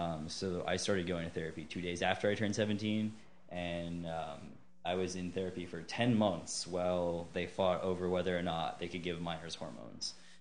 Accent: Chicago, Illinois, United States; Yeah, I grew up in Chicago. I graduated from high school there.

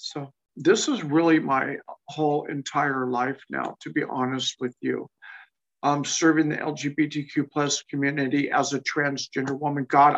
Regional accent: Spokane, Washington, United States; born there; So, you know, I was born in Spokane, Washington.

